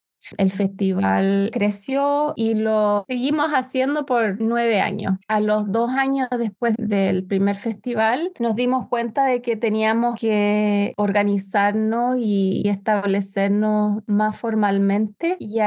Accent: Chile; now in Canada; Yo soy chilena. Mis padres son exiliados políticos que llegaron a este país en enero del 74.

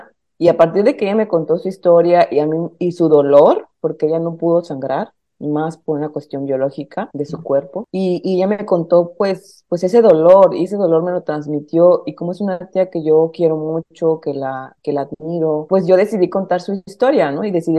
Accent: Oaxaca, Mexico; moved away as an adult; mi cosmovisión pues fue toda entera del Istmo de Tehuantepec, porque ahí crecí. Yo salí de Oaxaca, me fui de Oaxaca a los 18 años, y creo yo que estar 18 años en mi estado

